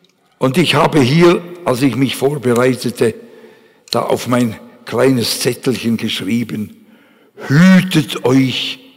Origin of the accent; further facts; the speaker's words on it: Bern, Switzerland; ich bin ein Berner